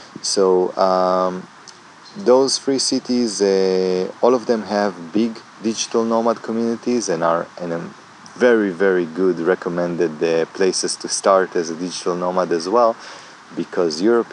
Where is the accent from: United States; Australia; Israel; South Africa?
Israel; Luckily, I'm from Israel, so I don't need a visa